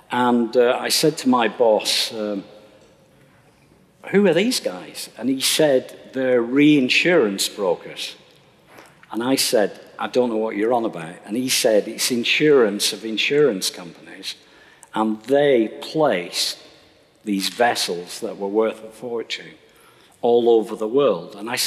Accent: Oldham, North West England, United Kingdom; I used to say that I come from Manchester because I was quite embarrassed about coming from Oldham. I don't know why, it's quite a nice little cotton mill town.

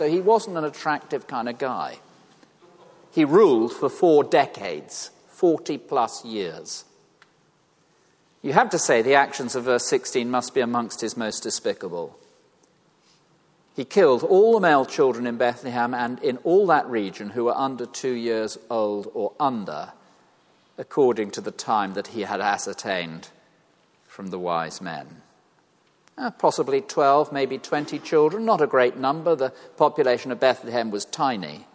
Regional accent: South West England, United Kingdom; well, I come from Devon.

